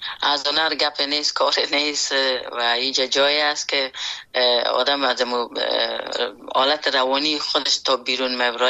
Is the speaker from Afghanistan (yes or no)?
yes; Afghanistan; born or raised there; moved away